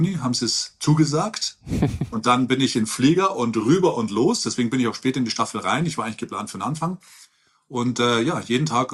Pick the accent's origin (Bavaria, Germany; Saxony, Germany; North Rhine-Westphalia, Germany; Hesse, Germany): Bavaria, Germany; Ergolding; moved away as an adult; also born or lived in Landshut / Munich; now in Los Angeles, United States; Ich bin in Ergolding aufgewachsen. Zur damaligen Zeit 10.000 Einwohner. Wir waren das letzte Haus bei den Feldern. Ich bin zwischen Kühen und Odel aufgewachsen. Ja, voll der Bauer. Und dann von Ergolding nach Landshut, von Landshut nach München, von München nach LA.